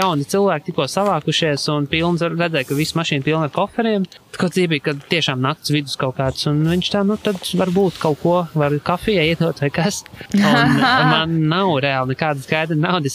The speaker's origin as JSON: {"language": "Latvian", "town": "Ventspils", "region": "Courland", "country": "Latvia", "said": "mēs esam no Ventspils savu rīdu, pirmo reizi pa šo ceļu brauc ir vēls"}